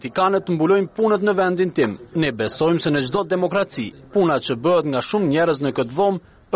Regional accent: United States; Jam këtu sepse ne si amerikan besojmë se liria e shtypit dhe transparenca janë përbërës të rëndësishëm të një sistemi të suksesshëm dhe të fuqishëm demokratik.

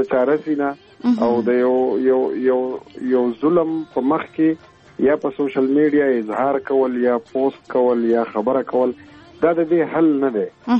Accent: Khyber Pakhtunkhwa, Pakistan; مونږ خو په سوات کې په یو کلی کې اوسو

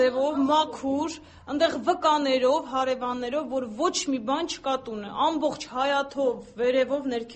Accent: Yerevan, Armenia; արտաշացի չենք, մենք Երևանից ենք։

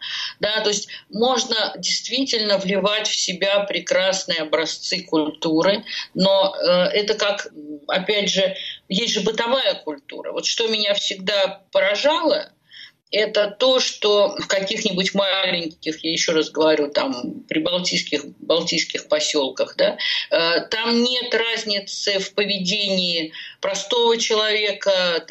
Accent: Moscow, Russia; я, девочка, которая росла в Бабушкине там в юности

